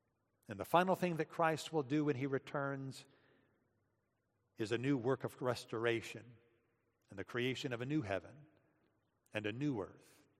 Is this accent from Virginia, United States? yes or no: no; Atlanta, Georgia, United States; I remember as a boy growing up in First Presbyterian Church in Atlanta